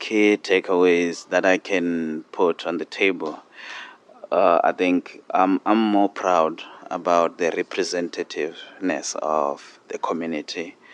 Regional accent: South Africa; now in Canada; But in essence, I am from South Africa

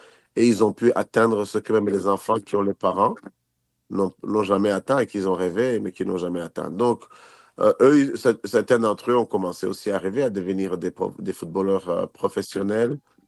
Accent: North, Burundi; born there; moi, je suis né au Burundi, au nord du Burundi.

